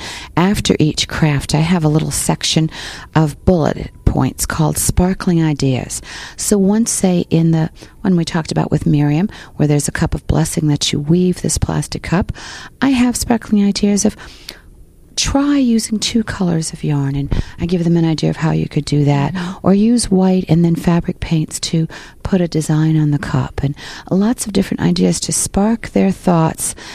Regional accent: Connecticut, United States; Well, I grew up in Connecticut in a little country village where I lived two houses from one grandmother and 5 miles from the other.

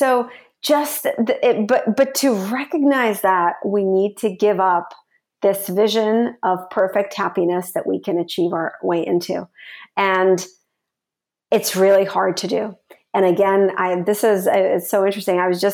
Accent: United States; this gift that my parents gave me of growing up in America and being able to build my life here.

